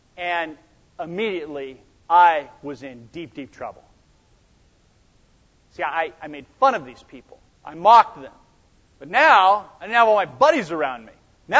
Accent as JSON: {"language": "English", "town": "Laguna Hills", "region": "California", "country": "United States", "tie": "born or raised there", "said": "I grew up down in Laguna Hills, which is right next to a city called Laguna Beach"}